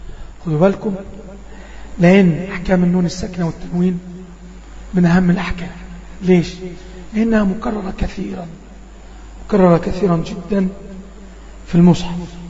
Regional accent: Egypt; احنا عندنا في مصر عارفين الكلمة دي كويس قوي.

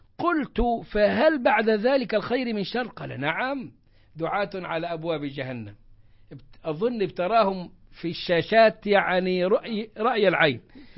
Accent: Egypt; يمكن كانت ظهرت فرقة التكفير عندنا في مصر في أول السبعينات، وأنا كتبت فيها كتابي شبهات التكفير، كانت رسالة ماجستير.

